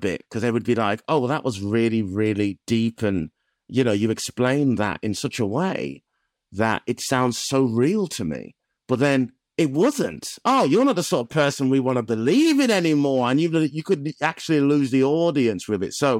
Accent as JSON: {"language": "English", "region": "West Midlands", "country": "United Kingdom", "said": "So just talking about like where I'm from the Black Country, talking about my love of the area and the Birmingham."}